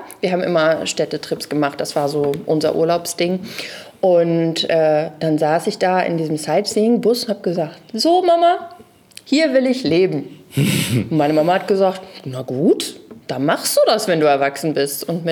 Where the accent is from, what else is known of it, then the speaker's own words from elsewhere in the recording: Iserlohn, North Rhine-Westphalia, Germany; now in Hamburg, Germany; Leider ich bin Wahlhamburgerin, ja. Aber ich komme eigentlich, jetzt, vielleicht kennt es jemand, ich komme eigentlich aus Iserlohn.